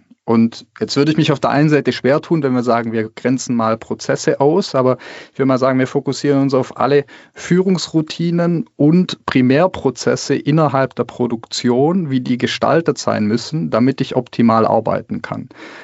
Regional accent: Baden-Württemberg, Germany; Ich komme ja so aus dem produzierenden Gewerbe und da bin ich aufgewachsen bei CWG. Das ist ein Präzisionsdrehteilehersteller auf der Schwäbischen Alb. Da komme ich gebürtig her.

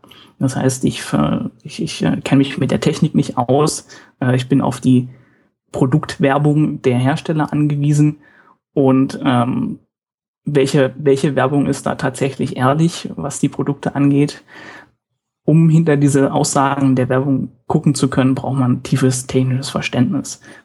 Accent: Brandenburg, Germany; now in Stuttgart, Germany; ich bin extra fürs Studium nach Stuttgart gekommen, ursprünglich komme ich aus der Umgebung von Berlin.

